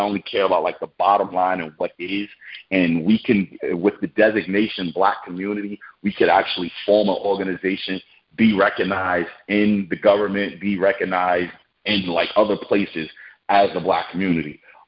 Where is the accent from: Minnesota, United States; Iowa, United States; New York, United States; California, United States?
New York, United States; Brooklyn; I come from that environment. I come from Brooklyn. I come from an environment where there's hopelessness, there's despair.